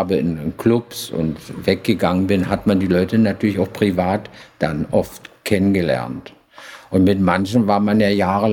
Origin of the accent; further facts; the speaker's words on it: Berlin, Germany; Also ich bin ja Berlinerin